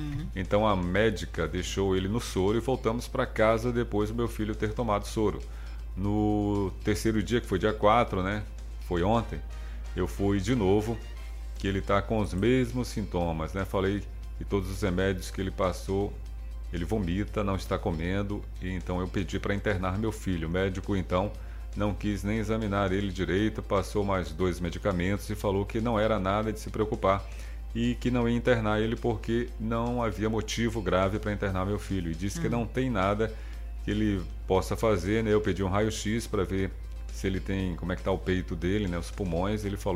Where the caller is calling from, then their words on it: Ilhéus, Bahia, Brazil; de Ilhéus, sou daqui da Barra, né, do Alto Derival.